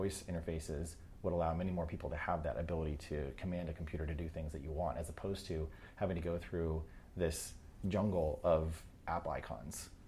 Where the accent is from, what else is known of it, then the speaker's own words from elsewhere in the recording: New Hampshire, United States; I grew up in New Hampshire.